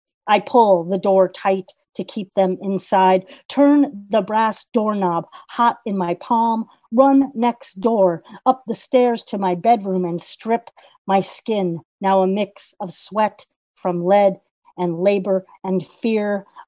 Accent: United States; I'm grateful to have this connection with the incredible literary community in Ireland as an American poet.

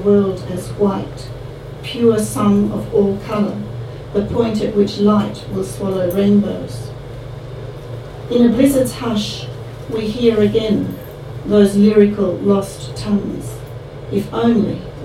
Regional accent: Australia; And for me as an Australian, those seasons and that deep, deep winter were extraordinary

